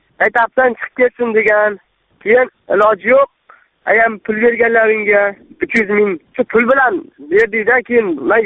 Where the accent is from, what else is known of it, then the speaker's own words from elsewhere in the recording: Kokand, Fergana Region, Uzbekistan; now in Kazakhstan; asli biz Qo'qondanmiz, Beshariq tumanidan Qozog'istonga keldikda ishlagani.